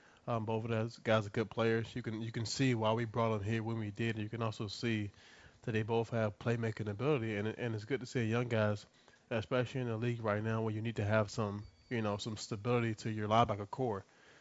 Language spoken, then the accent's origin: English; Virginia, United States; also born or lived in North Carolina; I was born in Carolina, raised in Virginia.